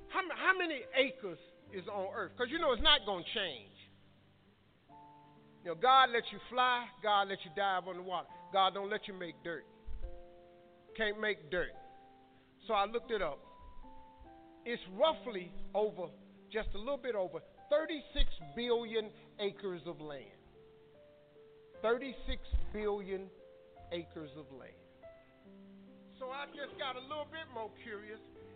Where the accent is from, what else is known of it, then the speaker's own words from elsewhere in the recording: Cleveland, Ohio, United States; I'm from Cleveland.